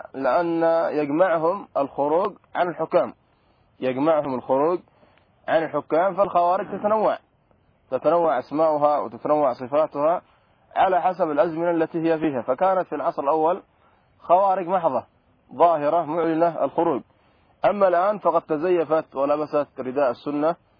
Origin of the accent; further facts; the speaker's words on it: Yemen; وحصلت عندنا في اليمن